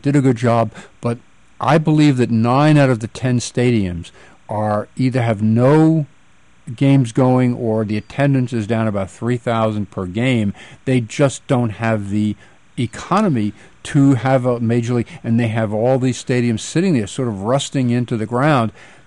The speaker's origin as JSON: {"language": "English", "region": "New York", "country": "United States", "tie": "born or raised there", "said": "My hometown of New York was talking about hosting the 2012 Olympics."}